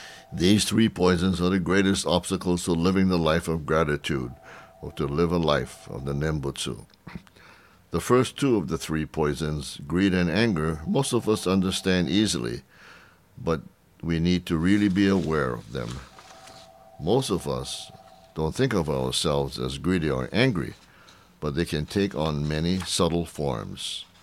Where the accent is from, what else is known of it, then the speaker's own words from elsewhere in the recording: Hawaii, United States; moved away as an adult; That was about 60 years ago when I was a freshman from Hawaii.